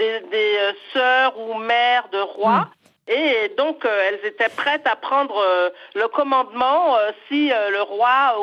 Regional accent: Senegal; Dans mon enfance au Sénégal, on nous en a beaucoup parlé.

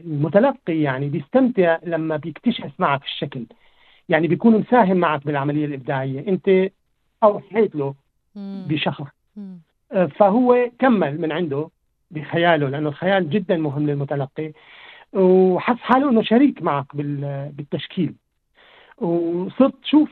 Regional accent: Deir ez-Zor, Deir ez-Zor Governorate, Syria; also born or lived in Damascus; now in Sweden; فانا يعني منين عشت فترة بعدين بدمشق، بعدين أنا من دير الزور

